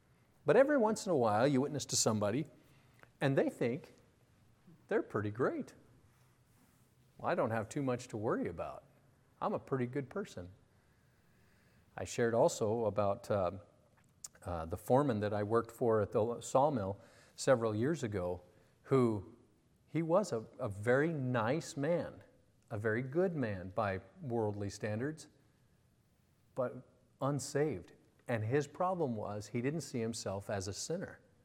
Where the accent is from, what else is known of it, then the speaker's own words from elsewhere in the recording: Colorado, United States; I grew up in the American West, Colorado, and I'm a bit of a cowboy.